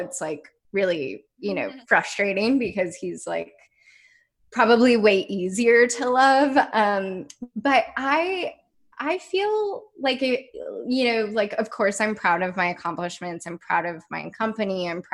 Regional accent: Midwest, United States; I grew up in the Midwest, and like, there was not a lot of literacy about like understanding that your body knew what it needed.

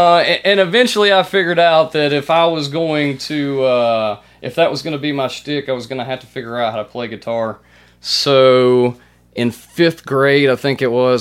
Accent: Mississippi, United States; No, I am born and bred in Tallah County, Mississippi, a small town called Salus.

